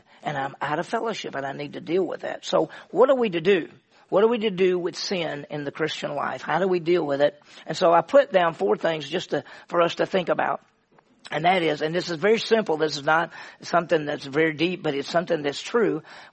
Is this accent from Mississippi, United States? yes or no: yes; Mississippi, United States; I'm from Mississippi, so we say AI.